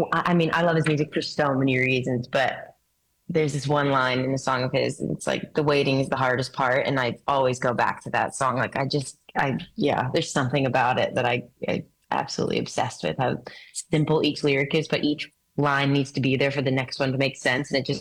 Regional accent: Maine, United States; Whatever my dad was playing, which I grew up in Maine, and you know, my dad loves classic rock

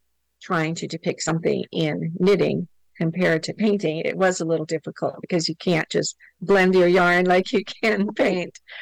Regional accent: California, United States; also born or lived in Canada; I've lived in Southern California almost my whole life. We moved here when we were two, moved here from Canada. But so I have no memory of Canada.

